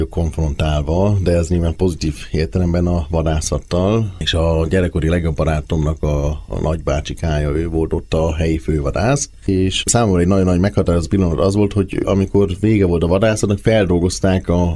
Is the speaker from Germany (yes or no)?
yes; Germany; Falun nőttem fel, vagy vidéken Németországban, tehát mi nagyon közvetlen a természettel nőttünk fel